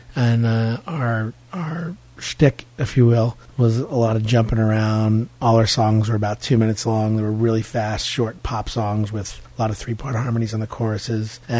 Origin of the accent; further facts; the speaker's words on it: Cambridge, Massachusetts, United States; from Cambridge, Massachusetts